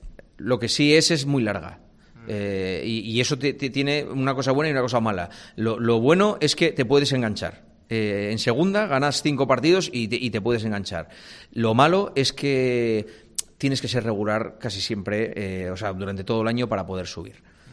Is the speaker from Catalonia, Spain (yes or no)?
no; Gijón, Asturias, Spain; Gijón es mi casa, mi tierra, es de donde yo soy.